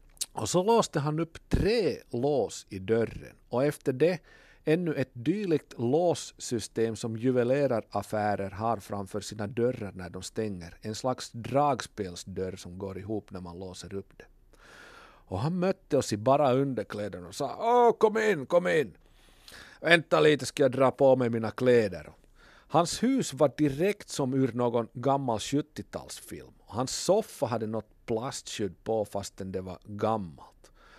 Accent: Finland; Vi är stora fans från Finland i Europa.

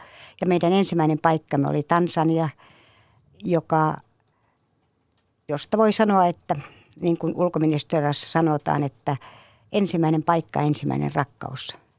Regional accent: Imatra, South Karelia, Finland; Kaikki alkoi kotikylässäni Imatralta.

